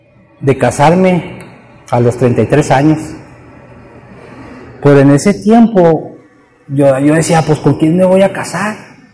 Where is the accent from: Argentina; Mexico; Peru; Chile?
Mexico; Soy el único mexicano de 300, 500 personas en la iglesia.